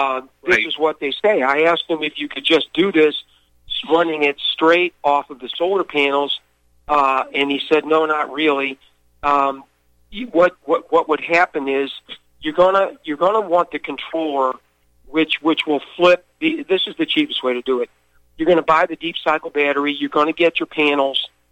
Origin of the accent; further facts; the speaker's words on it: United States; Now, the last one, myself is kneeling to show that just because I'm an American don't mean I got to act like one.